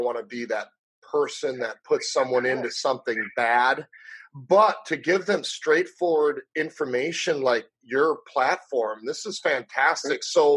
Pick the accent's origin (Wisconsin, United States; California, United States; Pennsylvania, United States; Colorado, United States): Wisconsin, United States; moved away as an adult; And I'm from Wisconsin. I was 18. I moved here. It was like 99, 2000.